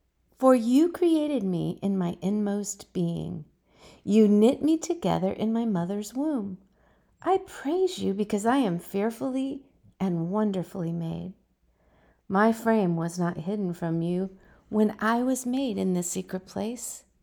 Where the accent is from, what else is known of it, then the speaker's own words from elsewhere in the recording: California, United States; Growing up in California, I always lived near the Pacific Ocean.